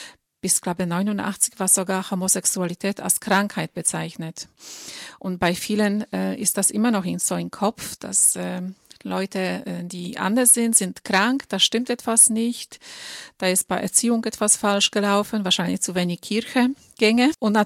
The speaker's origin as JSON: {"language": "German", "country": "Poland", "tie": "born or raised there", "second_language": "German", "moved": "as an adult", "lives_now": "Germany", "said": "ich bin 46 Jahre alt. Ich bin in Polen geboren und aufgewachsen und seit meinem 19. Lebensjahr lebe ich im Ausland. Schon mittlerweile sind es 27 Jahre, davon die letzten 10 Jahre in Deutschland."}